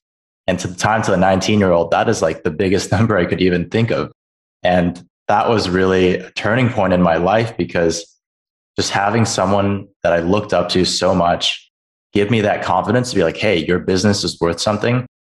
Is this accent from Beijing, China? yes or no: yes; Beijing, China; also born or lived in Hong Kong; I grew up abroad. I grew up in Beijing and Hong Kong for the most part.